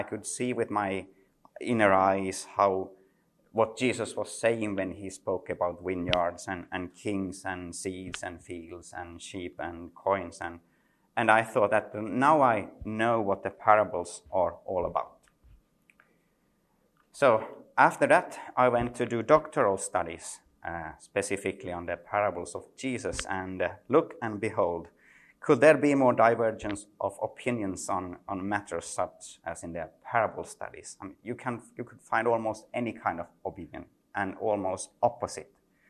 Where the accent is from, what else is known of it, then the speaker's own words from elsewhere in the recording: Finland; English is a second language; I come here from Finland.